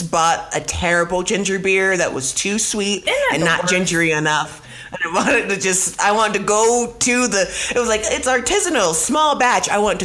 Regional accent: Houston, Texas, United States; born there; I'm an old … fan as well. I was born in Houston.

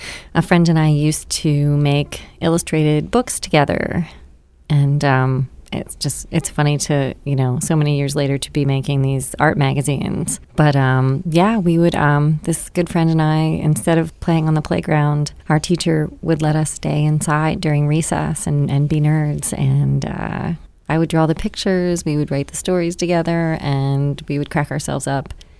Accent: Westminster, Maryland, United States; So I'm from Maryland. I grew up in Westminster.

